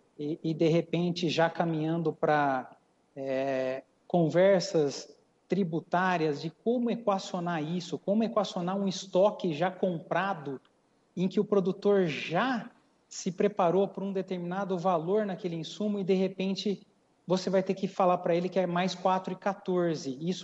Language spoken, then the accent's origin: Portuguese; São Paulo, Brazil; nós todos como paulistas do nosso estado.